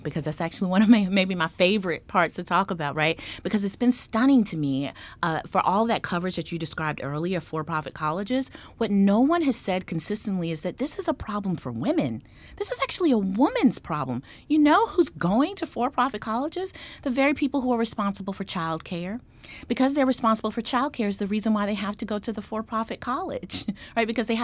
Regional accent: the South, United States; As my mother would say, you know, again, we're from the South, and that's going to matter here in a moment.

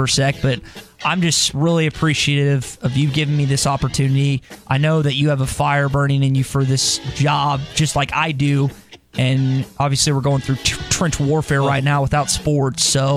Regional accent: Little Rock, Arkansas, United States; Well, I'm from Little Rock, and I moved here. The only person I knew was John.

